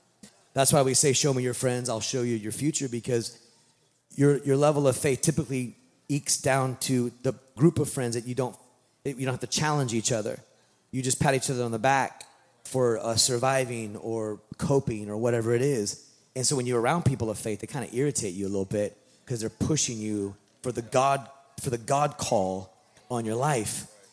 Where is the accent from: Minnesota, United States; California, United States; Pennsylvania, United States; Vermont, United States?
California, United States; Sonoma; That's where we grew up, in the tough streets of Sonoma, Napa, wine country.